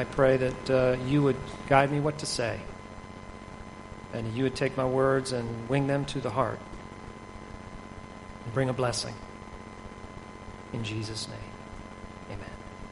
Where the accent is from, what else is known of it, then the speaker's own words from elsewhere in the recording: Philadelphia, Pennsylvania, United States; I grew up in Philadelphia, PA.